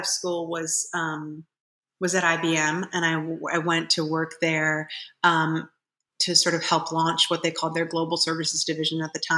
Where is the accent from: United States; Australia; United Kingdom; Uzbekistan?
United States; New York City, New York; Well, I grew up in New York City, went to an all-girls Catholic school my entire life, 15 years, which I loved, called Sacred Heart, and then went up to Cambridge and studied at Harvard for college.